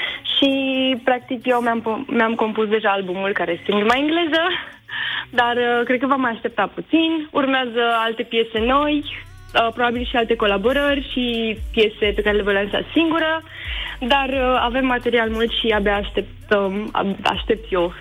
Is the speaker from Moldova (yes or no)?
yes; Chișinău, Moldova; now in Bucharest, Romania; și vin din Republica Moldova. Cred că ați mai auzit asta. Vin din Chișinău, sunt în București deja de 4 ani și jumătate.